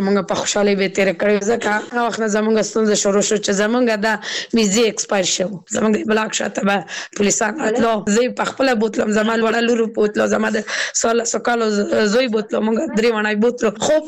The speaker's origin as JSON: {"language": "Pashto", "region": "Kabul", "country": "Afghanistan", "said": "زه اوس بله ولایت کې اوسېږم، زه پخپله د کابل ولایت نه یم."}